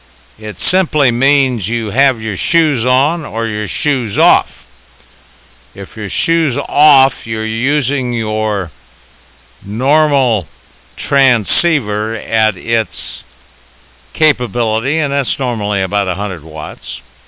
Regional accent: Hawaii, United States; But I was raised in the Hawaiian Islands, and I run around the house all the time, totally barefooted

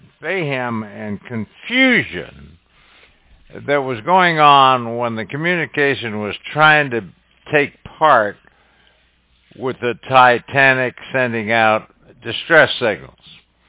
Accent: San Francisco, California, United States; First of all, I was raised in San Francisco, Gene, so we got something in common there.

